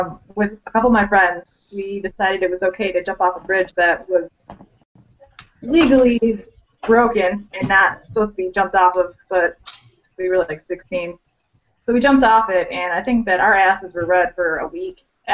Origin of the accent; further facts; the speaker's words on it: New York, United States; now in Oklahoma, United States; I'm from New York originally, but I moved here to Oklahoma.